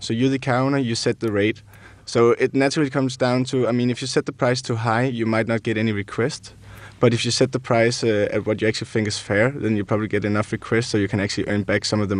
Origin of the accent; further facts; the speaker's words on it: Copenhagen, Capital Region of Denmark, Denmark; now in Newcastle, United Kingdom; we're from Copenhagen, Denmark, so it's, of course, new for us to be here in the Northeast England